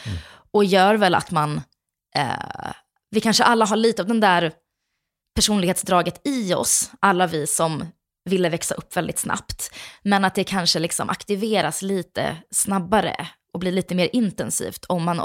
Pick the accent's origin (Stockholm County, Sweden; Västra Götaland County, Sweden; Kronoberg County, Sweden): Kronoberg County, Sweden; accent: Småland; när jag börjar prata om Växjö. Men jag har faktiskt aldrig riktigt haft en... Jag har haft lite småländska, men inte så där, ingen grov.